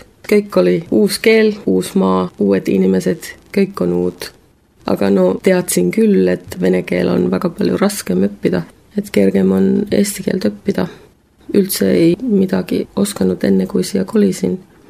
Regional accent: Finland; Estonian is a second language; moved away as an adult; now in Estonia; ma olen soomlane ja ma olen nüüd siin Eestis elanud 2 aastat.

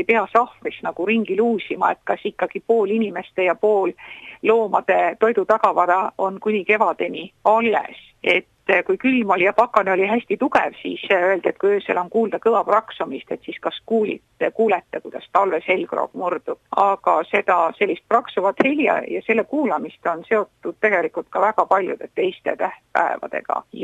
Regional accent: South Estonia, Estonia; et mina kui Lõuna-Eestlane, et meil on ikkagi tinnuspäiv või tõnnuspäiv

